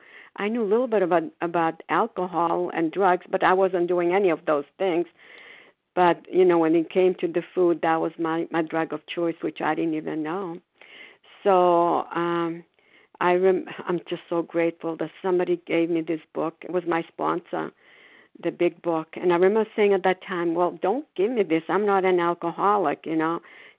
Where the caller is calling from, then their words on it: Foxborough, Massachusetts, United States; Sorry, I'm calling from Foxborough, Massachusetts.